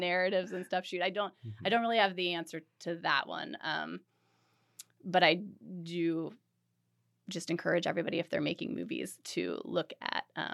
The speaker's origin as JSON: {"language": "English", "town": "Pittsburgh", "region": "Pennsylvania", "country": "United States", "tie": "born or raised there", "also_born_or_lived": "New York City", "said": "I lived in Pittsburgh for a long time and then as a child, and then I moved to New York City after I graduated college. And I lived there for 14 years"}